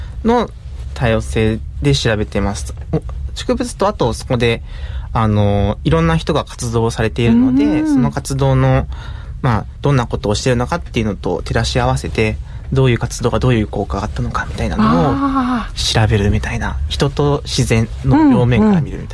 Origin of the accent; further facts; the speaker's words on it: Aichi, Japan; moved away as an adult; also born or lived in Hyogo / Chiba; now in Shizuoka, Japan; 地元は愛知県で、その後大学とか大学院でいろんなとこ転々して